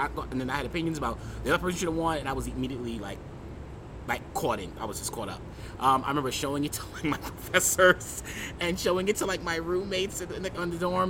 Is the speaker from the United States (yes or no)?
yes; Brooklyn, New York, United States; I'm from Brooklyn. What neighborhood? Originally Crown Heights, but it's rebranded as Ocean Hill, so same team.